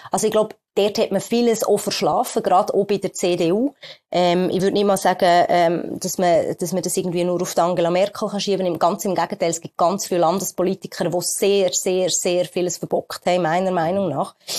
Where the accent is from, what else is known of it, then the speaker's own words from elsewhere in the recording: Switzerland; Und ich finde persönlich, das merkt man bei uns in der Schweiz so